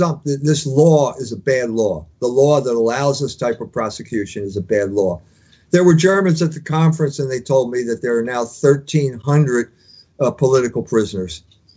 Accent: United States; I'm grateful that I'm an American, because I will not go to jail for saying that.

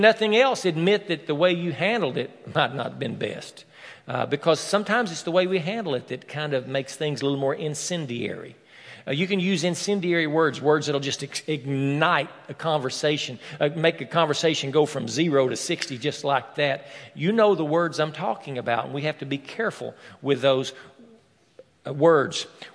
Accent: the South, United States; she was raised in the North and I was raised in the South. Deep South. Hillbilly South. Redneck South.

